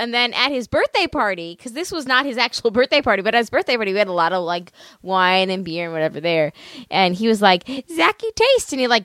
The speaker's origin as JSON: {"language": "English", "town": "Long Island", "region": "New York", "country": "United States", "lives_now": "North Carolina, United States", "said": "I'm from Long Island. I live in North Carolina now."}